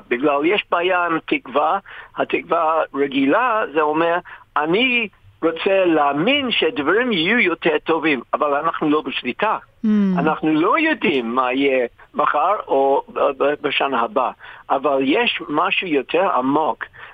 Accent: England, United Kingdom; Hebrew is a second language; ואני פגשתי אותו כמה פעמים באנגליה, אני איש אנגלי

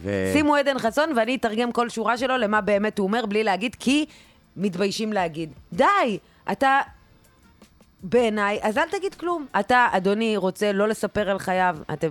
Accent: Northern District, Israel; אני גם מהצפון במקור

